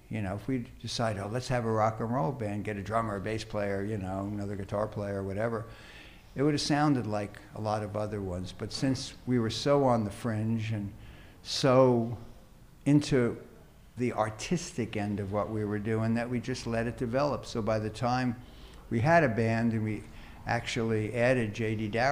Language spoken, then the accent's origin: English; New Jersey, United States; I was really taken with that music when I grew up in South Jersey.